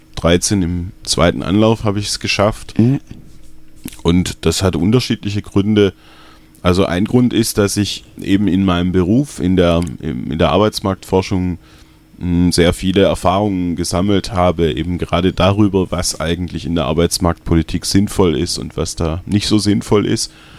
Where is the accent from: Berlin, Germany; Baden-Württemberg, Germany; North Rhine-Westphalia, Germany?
Baden-Württemberg, Germany; Tübingen; Tübingen geboren bin ich nicht, aber ich bin, seit ich anderthalb Jahre alt bin, in Tübingen aufgewachsen. Also würde ich schon sagen, dass ich Tübinger bin.